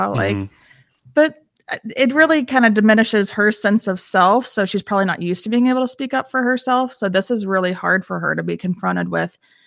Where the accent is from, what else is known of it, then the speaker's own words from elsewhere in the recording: the South, United States; So like I grew up in the South, and I came from this very, Southern religious culture